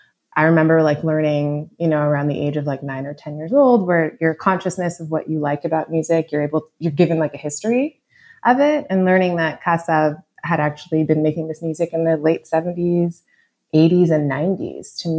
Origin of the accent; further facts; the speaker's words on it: Brooklyn, New York, United States; I think growing up in Brooklyn, you know, I grew up in a very heavily West Indian diaspora part of the borough.